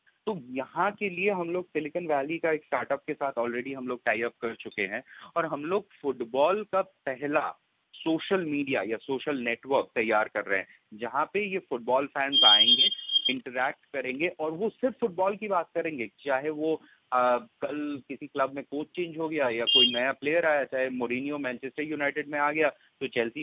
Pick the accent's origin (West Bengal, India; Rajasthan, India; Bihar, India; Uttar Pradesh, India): West Bengal, India; Kolkata; मैं जहाँ पे मतलब पला बड़ा हूँ कलकत्ता में